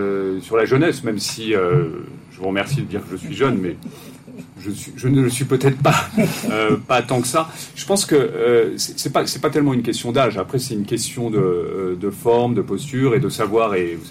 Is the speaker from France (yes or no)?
yes; France; Bien sûr, moi je suis content de pouvoir valoriser la culture de mon pays, la culture du continent.